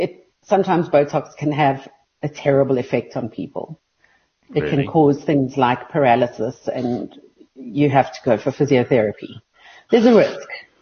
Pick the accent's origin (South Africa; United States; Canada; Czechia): South Africa; Edenvale, Gauteng; born there; I was born in Edenvale and then got married to someone who lives in Edenvale.